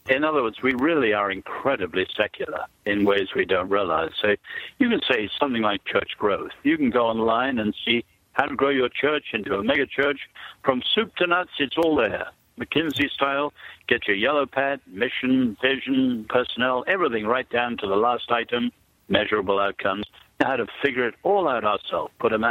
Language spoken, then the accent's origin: English; China; Even when I was a boy, I grew up in China.